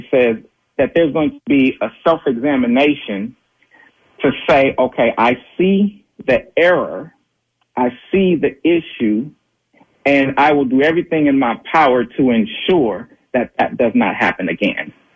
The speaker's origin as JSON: {"language": "English", "town": "Los Angeles", "region": "California", "country": "United States", "tie": "born or raised there", "said": "they need to put themselves in my shoes as a black man growing up in South Central LA and understanding the dynamics of what's taking place."}